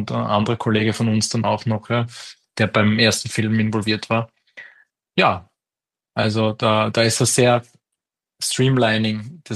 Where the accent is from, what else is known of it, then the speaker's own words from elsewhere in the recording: Graz, Styria, Austria; Und das Flusssurfen auch in Graz, wo ich her bin, da gibt's ja auch Flusswellen.